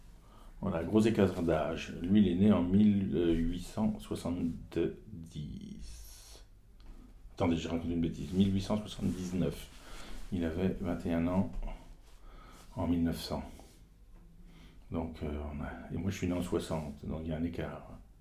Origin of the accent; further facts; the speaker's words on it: Troyes, Grand Est, France; born there; Si je suis né à Troyes, je suis Troyen, ouais.